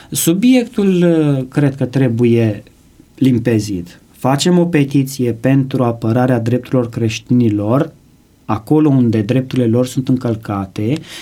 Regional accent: Romania; Noi suntem români, noi suntem cei care fraternizăm cu cei care sunt în suferință

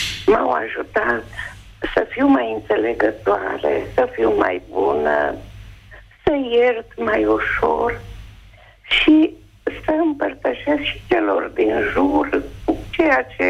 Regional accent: Turda, Cluj County, Romania; sunt ardeleancă din Turda, am 72 de ani.

